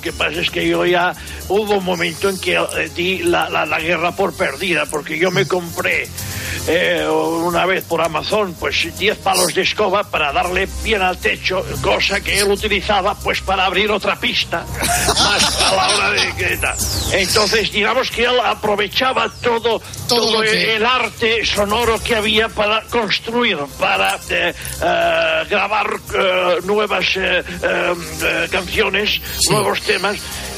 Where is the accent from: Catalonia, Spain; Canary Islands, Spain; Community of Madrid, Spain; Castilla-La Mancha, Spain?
Catalonia, Spain; San Carlos de la Rápita; born there; Yo soy nacido en San Carlos de la Rápita, en Tarragona, pero con ascendencia griega.